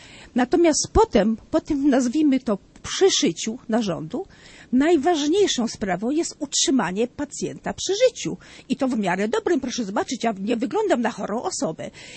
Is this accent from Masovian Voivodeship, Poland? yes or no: yes; Warsaw, Masovian Voivodeship, Poland; Ja jestem pieszoszek, bo jestem z Warszawy. Ja dojeżdżam tylko godzinę.